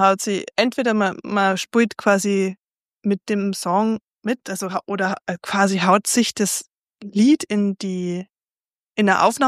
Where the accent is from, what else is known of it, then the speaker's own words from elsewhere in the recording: Bavaria, Germany; in der Hallertau, da wo ich herkomme.